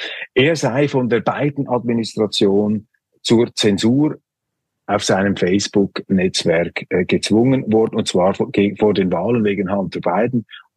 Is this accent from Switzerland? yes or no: yes; Switzerland; Und ich finde einfach in der heutigen Welt, meine Damen und Herren, und als Schweizer sowieso